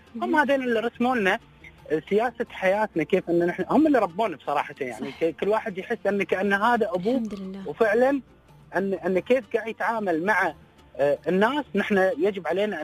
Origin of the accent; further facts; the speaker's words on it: United Arab Emirates; ان احنا كنا كاماراتيين نتاثر ونحس بالطرف الاخر.